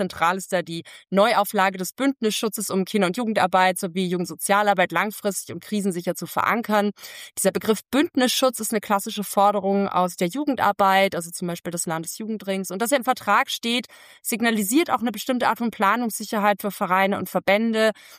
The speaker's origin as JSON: {"language": "German", "region": "Baden-Württemberg", "country": "Germany", "said": "aber auch in meinem Heimatbundesland Baden-Württemberg"}